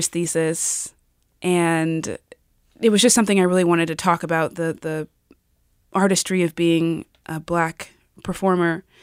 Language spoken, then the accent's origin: English; Georgia, United States; also born or lived in Texas; I'm not from here. Where are you from? I was born in Texas, raised in Georgia.